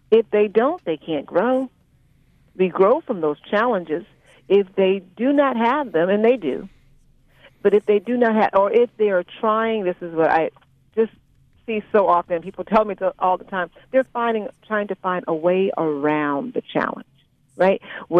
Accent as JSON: {"language": "English", "town": "Chicago", "region": "Illinois", "country": "United States", "said": "Over here, I'm from Chicago and she loves Chicago."}